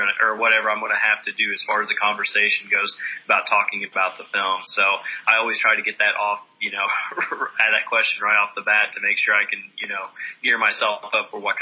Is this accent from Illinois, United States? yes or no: yes; Sumner, Illinois, United States; because the town that we shot Enlisted Owner in is my hometown of Sumner, Illinois